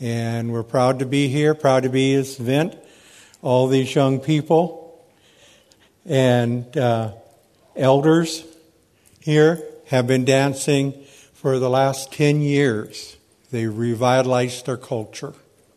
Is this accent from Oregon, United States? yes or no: no; California, United States; first language Yurok; what we say is that we're from Badawat, and that is Mad River to the north.